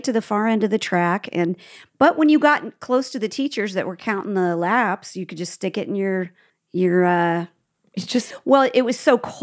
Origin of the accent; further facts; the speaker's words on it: Midwest, United States; We grew up in the Midwest and it wasn't fancy places like Chicago, okay?